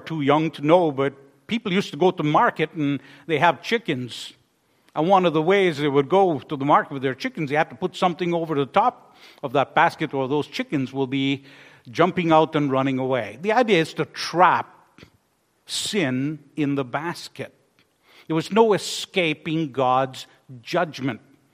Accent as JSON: {"language": "English", "country": "Guyana", "tie": "born or raised there", "said": "He killed 918 people in my home country in that murder-suicide back in 1978."}